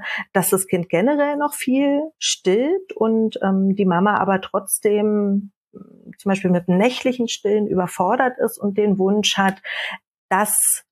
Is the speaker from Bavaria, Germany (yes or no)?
no; Brandenburg, Germany; born there; Gebürtig bin ich aus der Nähe von Berlin. Das werdet ihr auch heute hören, vermute ich, weil ich gerade auf Heimatbesuch bin.